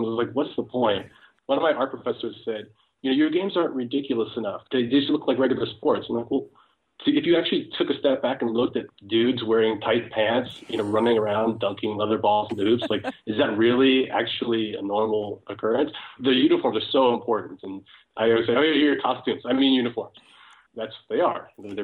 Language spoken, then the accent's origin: English; Brooklyn, New York, United States; I grew up in Brooklyn, and you walk down any street and there'd be kids inventing their own games